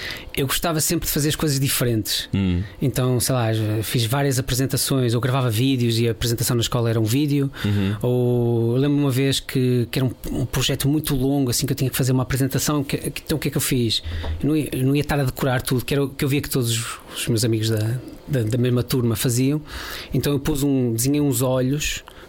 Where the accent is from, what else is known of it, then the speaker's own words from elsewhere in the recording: Maia, Norte, Portugal; born there; Nasci na Maia.